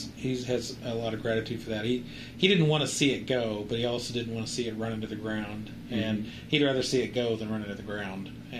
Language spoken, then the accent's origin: English; Texas, United States; I mean, I'm from Texas, but we met in Oklahoma